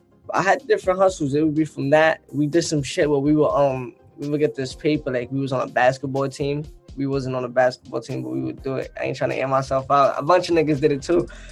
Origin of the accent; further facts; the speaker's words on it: Brooklyn, New York, United States; Me, I'm from Crown Heights, Franklin Ave, Park Place to be specific, by the shuttle train. So, I mean, around the time I grew up in that neighborhood, and even still to this day, people were getting killed